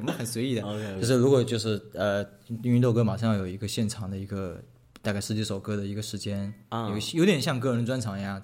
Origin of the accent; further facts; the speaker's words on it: China; 我是中国人里面最帅。